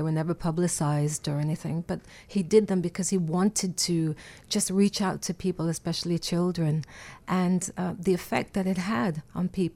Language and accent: English; New York, United States; My parents are from Puerto Rico. I grew up in New York, but my parents were from Santurce and from Ponce.